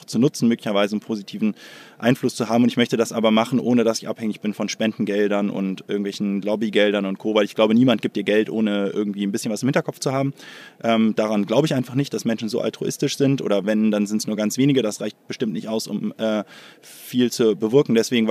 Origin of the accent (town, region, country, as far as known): Hamburg, Germany; born or raised there